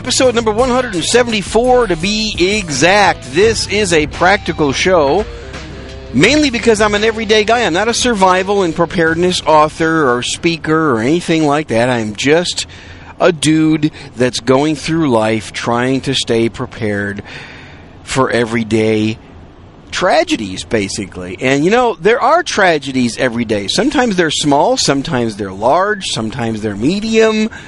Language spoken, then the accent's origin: English; Wisconsin, United States; And kind of reminds me of the days when I was growing up in Wisconsin. I did most of my growing up in Wisconsin when the blizzards would come through